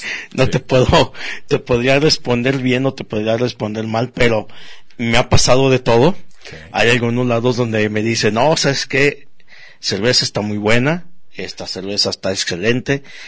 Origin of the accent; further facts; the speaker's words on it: Mexico; lo que uno busca como mexicano